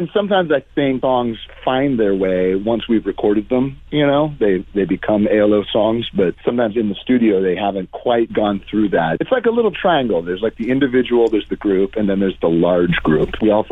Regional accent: California, United States; Growing up in the Bay Area, though, I definitely, Tahoe was always a place to go.

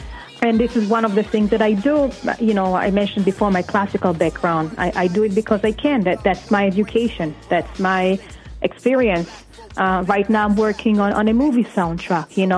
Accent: Israel; I came from Israel, and it's, you know, Israel is a place of struggle, no matter how you look at it.

